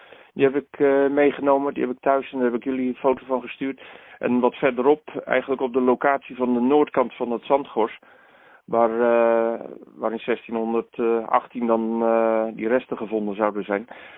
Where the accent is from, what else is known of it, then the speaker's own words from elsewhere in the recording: Drenthe, Netherlands; now in Hoeksche Waard, Netherlands; Ik kom uit Drenthe. En mijn studie was in Amsterdam en toen ben ik terechtgekomen in de Hoekse Waard, ten zuiden van Rotterdam. Dus het eiland boven Goeree-Overflakkee.